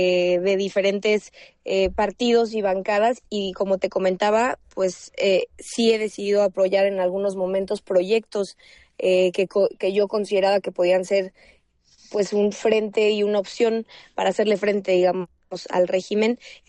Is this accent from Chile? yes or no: no; Michoacán, Mexico; que yo, por cierto, soy michoacana. Estaba yo en Michoacán